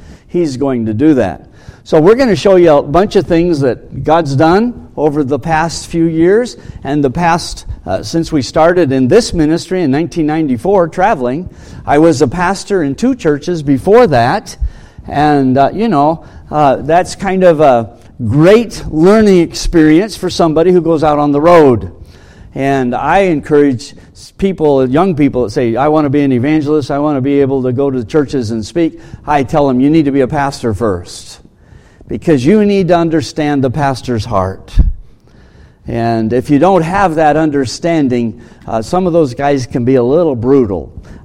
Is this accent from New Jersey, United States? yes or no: no; Cody, Wyoming, United States; This is my kind of country, you know, growing up in Cody and Wyoming and just mountains and all that.